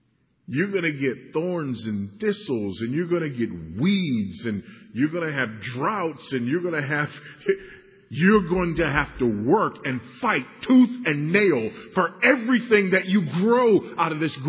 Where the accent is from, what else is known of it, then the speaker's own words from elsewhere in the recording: Los Angeles, California, United States; Probably because I grew up in South Central Los Angeles, surrounded by gangsters.